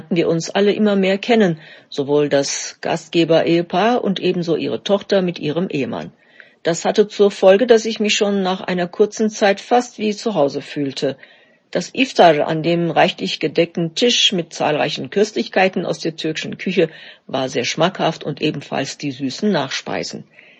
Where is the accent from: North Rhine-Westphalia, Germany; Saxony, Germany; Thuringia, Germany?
Thuringia, Germany; Obwohl ich in Thüringen aufgewachsen bin, mein Heimatland also bestens kenne, fasziniert und überrascht mich meine Heimat immer wieder aufs Neue.